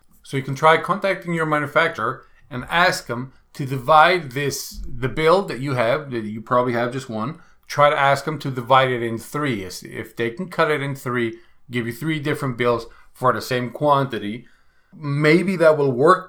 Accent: Canada; just because I'm Canadian and I was going to import it to Canada and then sell it in the US, of course.

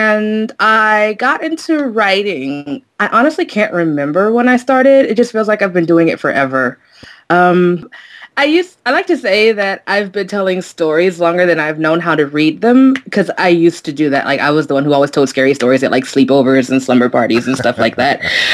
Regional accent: Kansas, United States; Well, I'm from Kansas, so I've heard just about every Wizard of Oz joke there is known to man.

